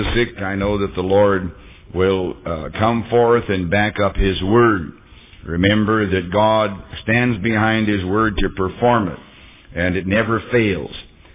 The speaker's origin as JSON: {"language": "English", "country": "Canada", "moved": "yes", "lives_now": "United States", "said": "I come from Canada, I never saw a red bird in my life, but I saw a picture of one. As soon as I got to the States, I said, there is a red bird."}